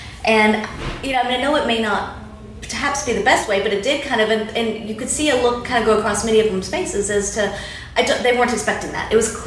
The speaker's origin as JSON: {"language": "English", "town": "Sydney", "region": "New South Wales", "country": "Australia", "said": "And so I would say, oh, I'm from Sydney, Australia."}